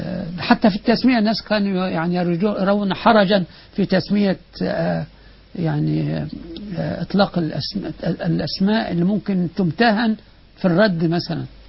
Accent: Egypt; أحيانا يسبق الأذان عندنا في مصر

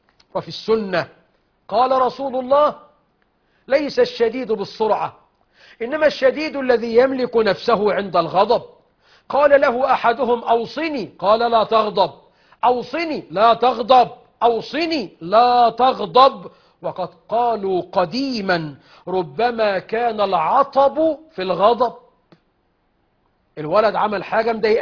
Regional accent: Egypt

